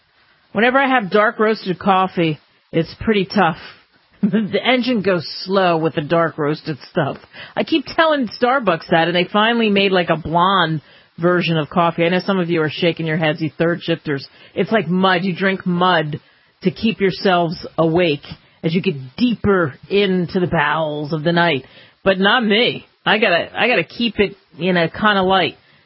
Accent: New Jersey, United States; When I was a kid, I grew up in Jersey, so I had two uncles that were awesome fishermen.

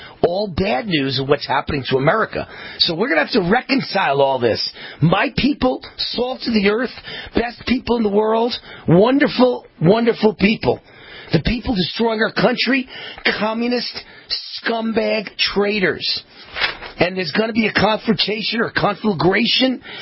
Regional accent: Nevada, United States; That's who stole my home state of Nevada.

